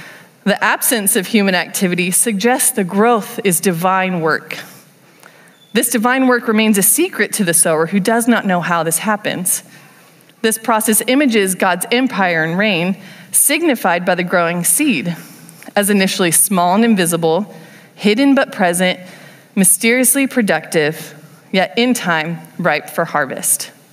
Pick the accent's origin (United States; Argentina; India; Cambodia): United States; California; I'm from Southern California. I love desert plants.